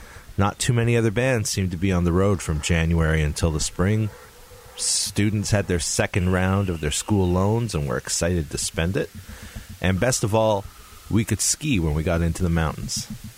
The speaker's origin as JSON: {"language": "English", "country": "Canada", "said": "Being Canadian, and back then young, cross-Canada touring was our only option."}